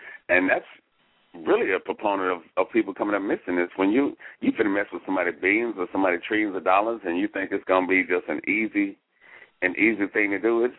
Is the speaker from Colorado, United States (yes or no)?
no; Dallas, Texas, United States; because I'm originally from Dallas, and the Trinity was always said that when people came up missing, they're in the Trinity.